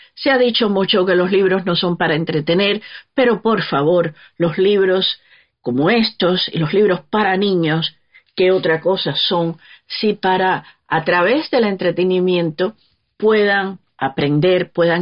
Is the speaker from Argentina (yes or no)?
no; Cuba; moved away as an adult; yo me fui de Cuba con mi hija pequeña